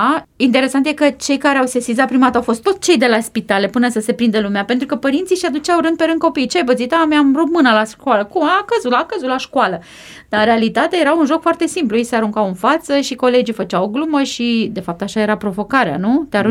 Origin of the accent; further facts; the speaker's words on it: Romania; Adică noi suntem români, suntem ok, nu?